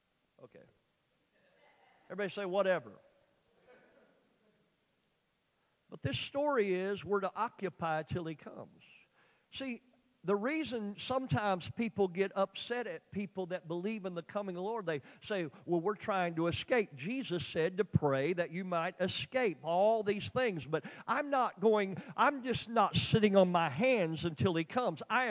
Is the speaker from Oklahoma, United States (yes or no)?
yes; Oklahoma, United States; Well, here, I'm from Oklahoma. I'm from the country in Oklahoma, but I think I can do math.